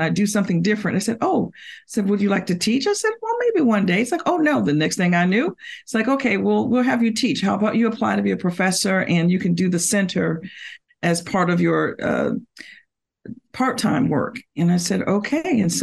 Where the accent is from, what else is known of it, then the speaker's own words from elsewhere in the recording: Orlando, Florida, United States; I'm originally from Orlando, Florida. So I went to high school. I graduated from West Orange High School, which is a suburb of Orlando in Winter Garden.